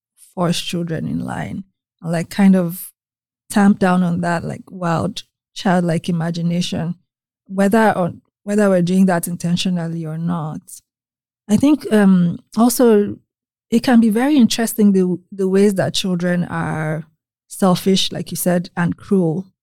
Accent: Nigeria; now in United States; Like growing up in Nigeria, we had this impression of the U.S.

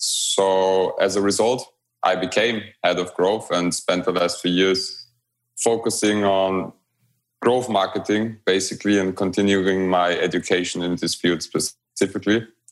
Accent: Romania; now in Vienna, Austria; been living in Vienna for about 20 years now, or the best city in the world, as I like to call it. Before that, I grew up in Romania because that's the place of my origin.

